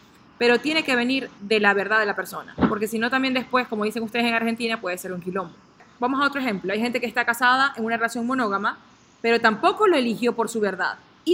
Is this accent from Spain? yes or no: no; Venezuela; now in United States; yo estoy aquí en Estados Unidos, pero yo soy de Venezuela.